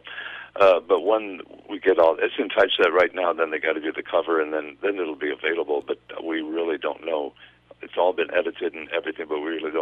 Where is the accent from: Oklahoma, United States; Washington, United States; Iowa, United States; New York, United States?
Iowa, United States; Waterloo; Then I moved up back to my hometown of Waterloo, which is close to where Cedar Falls is, if anybody's familiar with northeast Iowa.